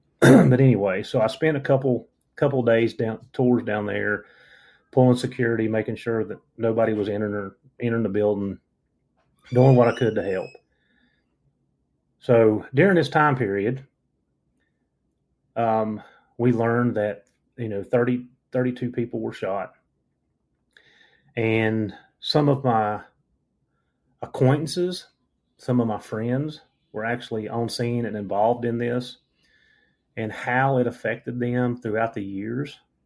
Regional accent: Narrows, Virginia, United States; So Jarrett was from Narrows, my hometown.

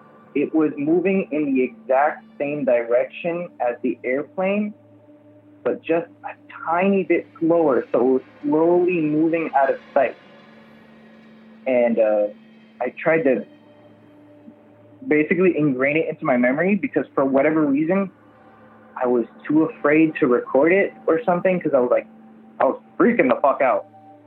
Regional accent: Miami, Florida, United States; I'm from Miami, Florida.

